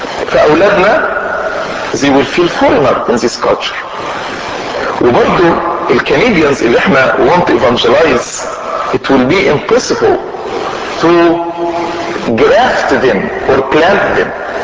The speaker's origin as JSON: {"language": "Arabic", "country": "Egypt", "lives_now": "Canada", "said": "انا مصري وانا اتربى بالطريقه المصريه وزي ما اتربيت في البيت عندنا البيت ده هيبقى مصري 100%"}